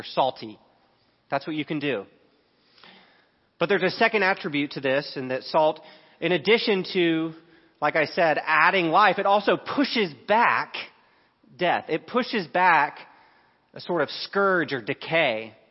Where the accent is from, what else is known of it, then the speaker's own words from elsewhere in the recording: Dallas, Texas, United States; I grew up in Dallas, I know.